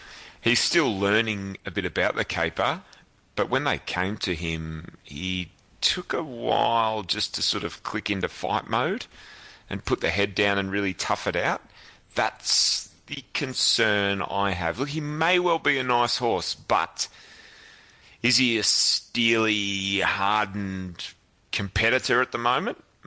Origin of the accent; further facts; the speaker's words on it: Dandenong, Victoria, Australia; I grew up in Dandenong, Michael, but I'm not a complete bogan.